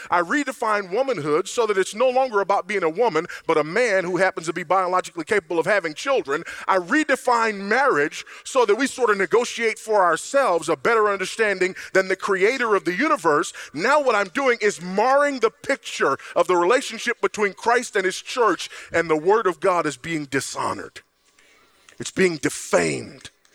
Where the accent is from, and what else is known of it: Los Angeles, California, United States; born or raised there